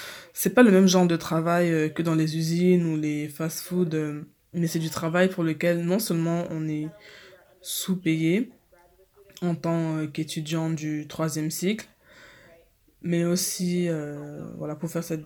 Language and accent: French; Bronx, New York, United States; Je suis du Bronx, des quartiers.